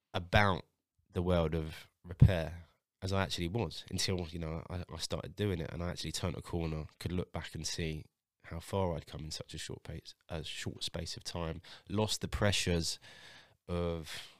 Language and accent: English; London, United Kingdom; I'm from London, North London.